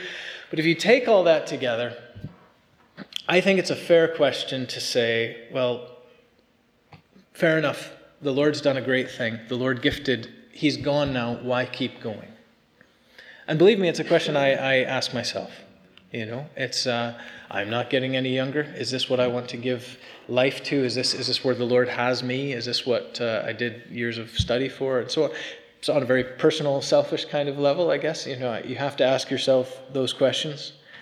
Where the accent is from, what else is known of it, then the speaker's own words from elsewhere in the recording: United States; moved away as an adult; now in Northern Ireland; My accent's not from here. I've tried. I've been here 15 years now. I'm working on it. And I came over from the States to do some postgraduate study